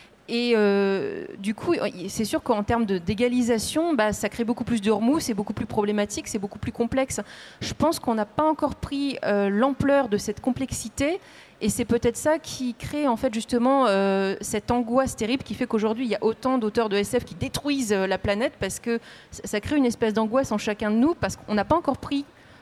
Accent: France; on pense en tant que Français

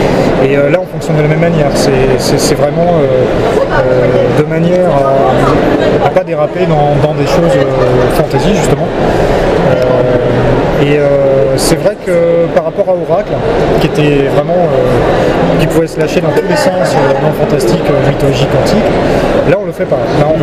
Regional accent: Brittany, France; Bon, moi je suis breton, j'ai la chance d'avoir ça à portée de la main.

